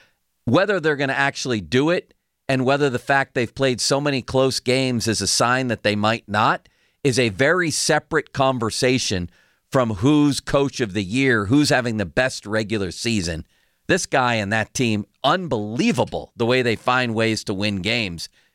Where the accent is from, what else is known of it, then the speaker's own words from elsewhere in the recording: Buffalo, New York, United States; Ever since I was a wee lad growing up in Buffalo.